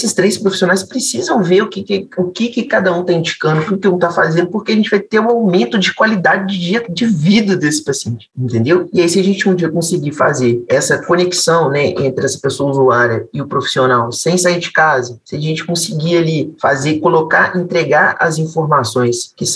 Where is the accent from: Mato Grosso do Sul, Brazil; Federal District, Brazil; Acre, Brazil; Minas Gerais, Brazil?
Minas Gerais, Brazil; Juiz de Fora; eu sou de Juiz de Fora, em Minas Gerais, nunca fui em São Paulo